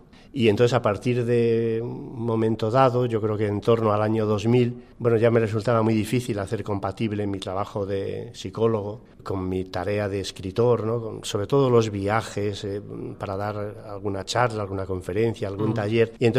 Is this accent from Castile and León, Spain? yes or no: yes; Valladolid, Castile and León, Spain; nací en Valladolid, que es una ciudad castellana que está muy cerquita de Madrid, como a 200 kilómetros. Y la verdad es que no me he movido de allí.